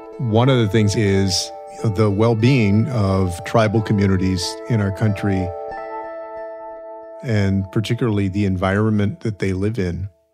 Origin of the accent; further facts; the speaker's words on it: Texas, United States; in places like my home state of Texas